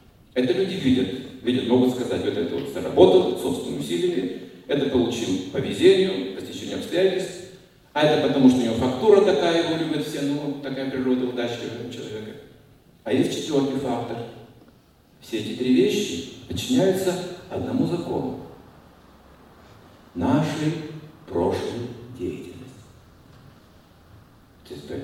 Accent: Sakhalin Oblast, Russia; Я вырос на Сахалине, если там брундуков тьма.

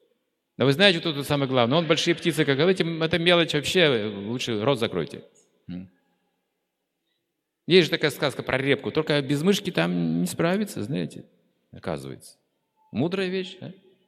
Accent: Moscow, Russia; Потому что я из Москвы.

